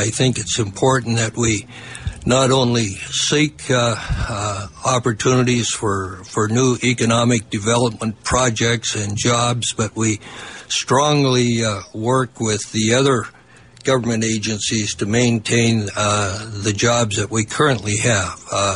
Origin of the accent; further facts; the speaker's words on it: Everett, Washington, United States; I was born and raised in Everett and a graduate of Everett High School. I earned my bachelor's degree at Western Washington, a master's degree at Central, and did additional graduate work at the University of Washington